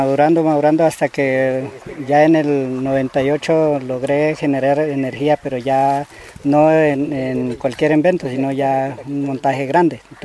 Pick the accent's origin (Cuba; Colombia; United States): Colombia; Jambaló, Cauca; vengo desde el municipio de Jambaló, de la vereda del Tablón.